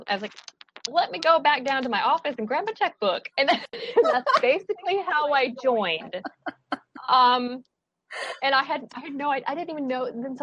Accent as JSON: {"language": "English", "town": "Syracuse", "region": "New York", "country": "United States", "tie": "born or raised there", "said": "I grew up in Syracuse as well. That was all like from age 10 on, Syracuse, I always considered my home."}